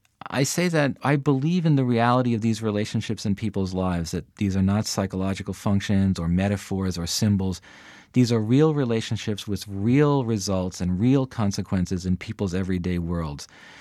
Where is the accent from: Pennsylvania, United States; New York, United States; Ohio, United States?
New York, United States; Bronx; And my parents were very, very concerned about me going into Brooklyn, which we're all from the Bronx.